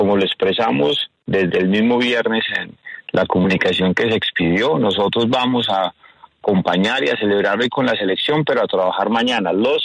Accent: Antioquia, Colombia; Yo como economista, como antioqueño, celebro esa disposición

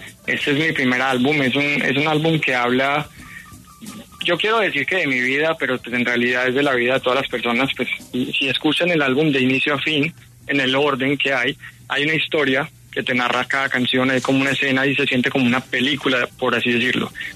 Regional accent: Colombia; Como colombiano, mi interés más que todo es poder mostrarle a todas las personas en nuestro país que es algo posible

